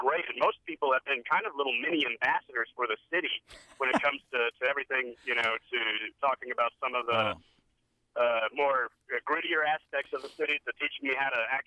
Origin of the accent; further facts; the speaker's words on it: Texas, United States; also born or lived in Maryland; My family, we moved, at some point we moved from Maryland to Texas. So I grew up in Texas, but my family is actually from Baltimore.